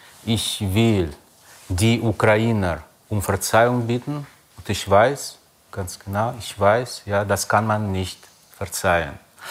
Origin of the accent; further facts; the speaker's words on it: Russia; Ich bin Russe